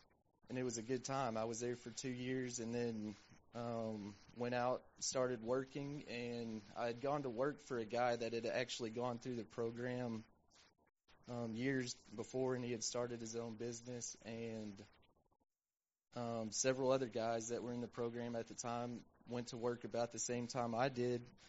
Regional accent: Mansfield, Texas, United States; I'm 38 years old. I'm from Mansfield, Texas, and I've been here 3 days shy of a month

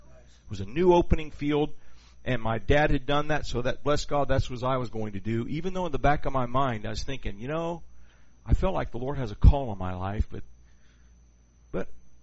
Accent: Ohio, United States; I got to Texas as quick as I could, but I'm glad I was raised in Ohio so I could learn how to read, write, and spell.

